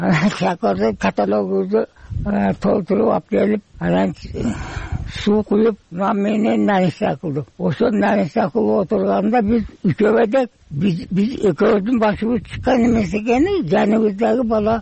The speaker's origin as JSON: {"language": "Kyrgyz", "town": "Osh", "region": "Osh Region", "country": "Kyrgyzstan", "said": "Каяктан болосуз? Мен Оштон болом."}